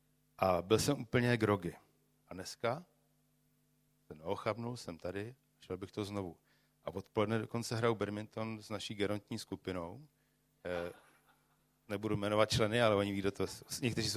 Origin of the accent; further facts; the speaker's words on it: Brandýs nad Labem, Central Bohemian Region, Czechia; já jsem z Brandejsa, my jsme ze stejného města